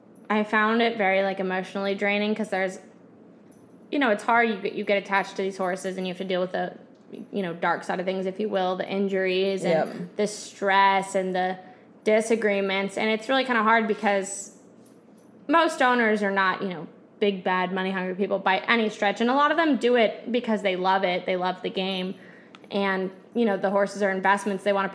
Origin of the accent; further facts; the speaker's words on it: New Jersey, United States; So I'm from New Jersey.